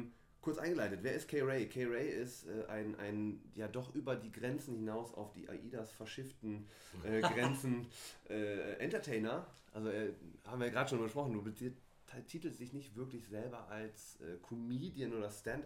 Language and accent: German; Bielefeld, North Rhine-Westphalia, Germany; born there; Und ich bin der gebürtige Bielefelder.